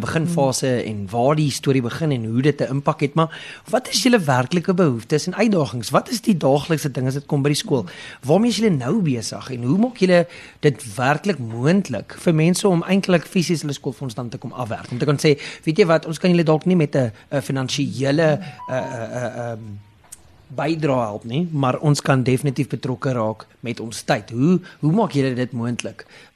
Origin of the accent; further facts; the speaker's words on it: Danville, Gauteng, South Africa; Ek kom self van Danville af